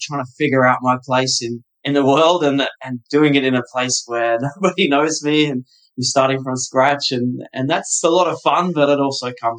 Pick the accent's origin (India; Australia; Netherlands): Australia; also born or lived in United Kingdom; now in United States; Growing up in Australia, and I tell this to a lot of my friends here in the US now, growing up in Australia, we kind of looked up to the US, you know. It was, for me, I was growing up in the 80s and the 90s